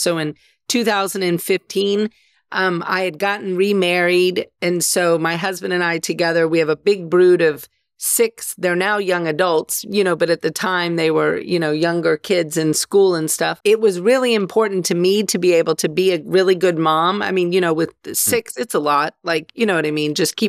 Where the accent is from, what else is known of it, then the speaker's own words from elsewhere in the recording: New Orleans, Louisiana, United States; I am originally from New Orleans, one of those people that evacuated with Hurricane Katrina, and recently just bought a house back in New Orleans.